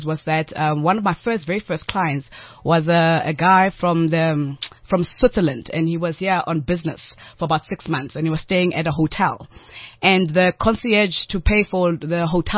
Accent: Free State, South Africa; I come from the Free State

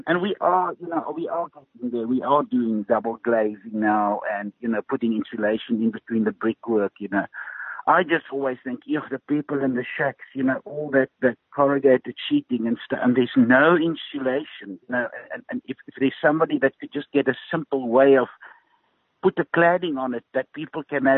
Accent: Ermelo, Mpumalanga, South Africa; You know, I grew up in Ermelo. We had corrugated roof. We had stone walls. You know, we had simple floor finishes.

